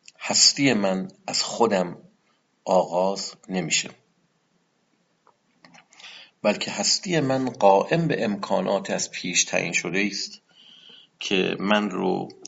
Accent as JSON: {"language": "Persian", "country": "Iran", "tie": "born there", "said": "چرا من در ایران به دنیا آمدم نه در نیویورک؟ چرا من در یک خانواده مسلمان به دنیا آمدم نه در یک خانواده بودایی یا یهودی؟"}